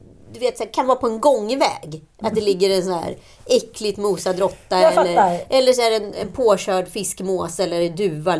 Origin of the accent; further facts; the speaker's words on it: Örebro, Örebro County, Sweden; Vi är ju örebroare uppe på Stockholms besök.